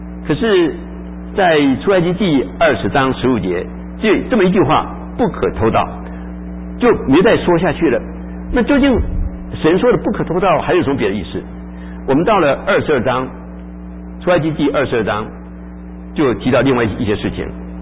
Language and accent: Chinese; Taiwan; now in United States; 我记得我从台湾来的时候带了一只很漂亮的皮鞋啊